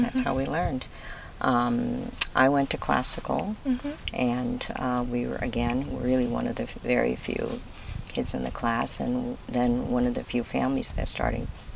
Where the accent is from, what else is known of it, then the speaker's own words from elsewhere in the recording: Providence, Rhode Island, United States; I was born in Providence, Rhode Island, exactly 70 years ago.